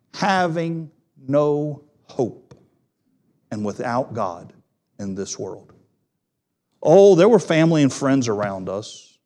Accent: Bible Belt, United States; I grew up in the Bible Belt. I grew up in a moral, correct home, but not a Christian home.

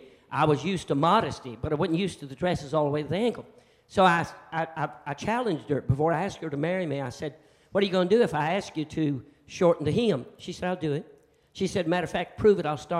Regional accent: North Carolina, United States; But I'm a country boy. I'm from North Carolina. My wife's from Texas.

